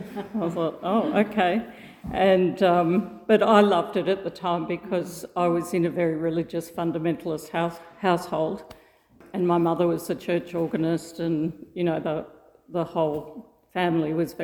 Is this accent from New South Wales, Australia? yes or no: yes; Sydney, New South Wales, Australia; moved away; also born or lived in Kurri Kurri / Perth / England; But mostly Sydney, then went to Perth for 4 years, then went to England when I was seven, and then came home around 12 and back to Sydney again.